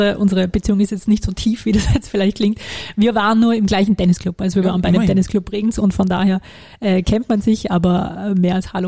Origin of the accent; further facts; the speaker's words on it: Vorarlberg, Austria; Als Vorarlbergerin nochmal mehr, aber grundsätzlich als Österreicherin